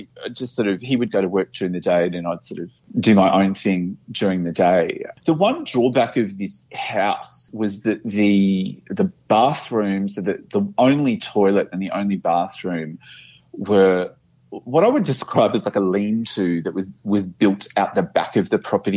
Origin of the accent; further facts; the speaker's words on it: Brisbane, Queensland, Australia; now in Melbourne, Australia; So around that time, I live in Melbourne, and I'm permanently based here, and I love Melbourne. But I grew up in Brisbane